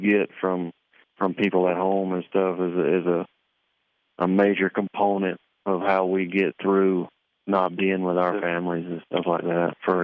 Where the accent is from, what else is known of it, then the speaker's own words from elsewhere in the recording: Hawthorne, Florida, United States; Hawthorne, Florida.